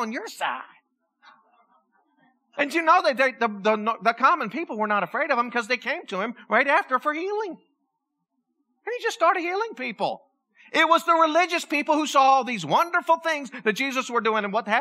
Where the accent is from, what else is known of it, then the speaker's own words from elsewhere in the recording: Pennsylvania, United States; moved away; I started laughing because I'm from Pennsylvania. I remember you-ins and you guys and all that kind of stuff. I can't believe I used to say that.